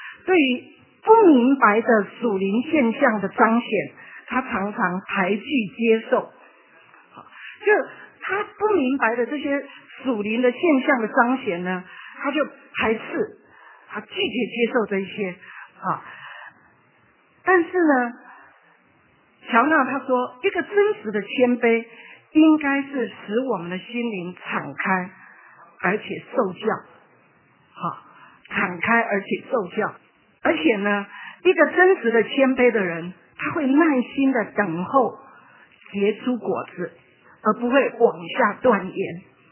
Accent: China; now in United States; 特别我们中国人很有这种观念

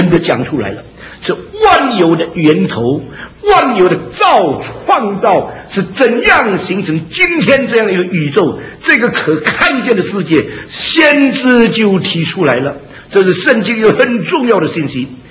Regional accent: China; 结果呢中国的解经跟外国的解经很不同，我们中国人的解经很中国化，与外国就不一样的。

